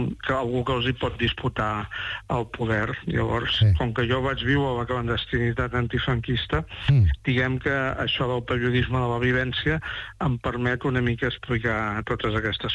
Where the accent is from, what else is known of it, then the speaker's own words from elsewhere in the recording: Torredembarra, Catalonia, Spain; jo he estat organista del meu poble, a Torredembarra, durant 25 anys a les misses d'estiu.